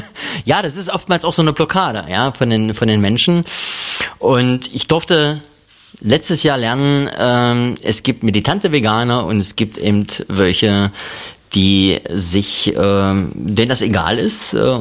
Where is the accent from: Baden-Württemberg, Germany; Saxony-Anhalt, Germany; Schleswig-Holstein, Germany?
Saxony-Anhalt, Germany; Aschersleben; ich bin aus der Nähe von Aschersleben, ehemaliger Bernburger